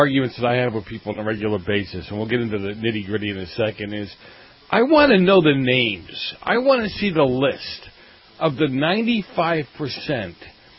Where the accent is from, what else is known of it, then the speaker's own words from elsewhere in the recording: Boston, Massachusetts, United States; I grew up in Boston.